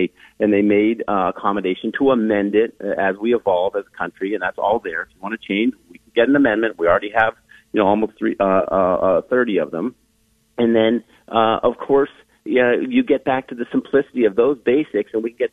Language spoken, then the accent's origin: English; New England, United States; moved away as an adult; now in Florida, United States; I live in Florida. I'm formerly from New England, where my wife and I consider ourselves exiles, because we had to come down here